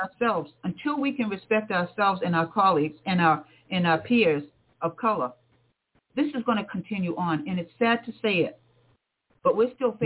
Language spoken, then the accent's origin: English; Massachusetts, United States; accent: Massachusetts; she knew I was from the States, because you can tell this Massachusetts accent.